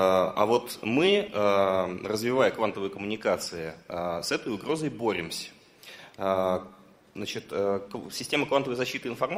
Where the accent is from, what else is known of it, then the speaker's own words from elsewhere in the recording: Saint Petersburg, Russia; когда я еду из Петербурга, из родного в Москву